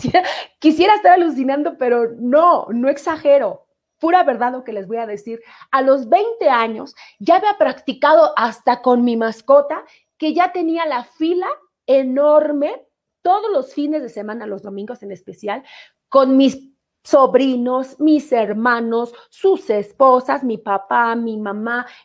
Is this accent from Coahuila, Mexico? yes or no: no; Mexico City, Mexico; cerca de la casa, allá en Leyes de Reforma, donde yo nací.